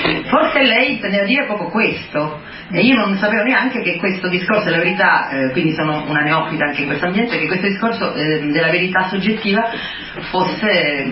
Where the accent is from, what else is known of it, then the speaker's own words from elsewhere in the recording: Catania, Sicily, Italy; io sono pure di Catania